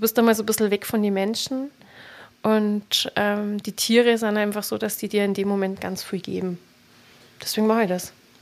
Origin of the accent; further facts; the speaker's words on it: Bavaria, Germany; und es sind ja feste Eumerer, sagt man bei uns in Bayern